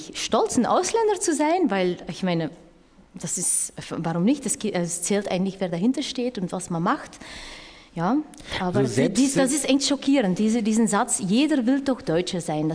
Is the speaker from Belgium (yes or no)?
yes; Belgium; now in Germany; Nein, wir sind Belgier immer noch.